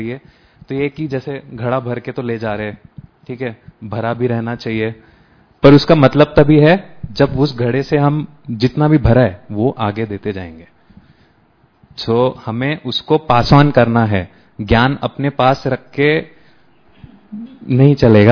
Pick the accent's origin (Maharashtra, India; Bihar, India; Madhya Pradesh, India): Maharashtra, India; Nagpur; मैं नागपुर महाराष्ट्र से हूँ और मैं कॉग्निजेंट पुणे में काम करता हूँ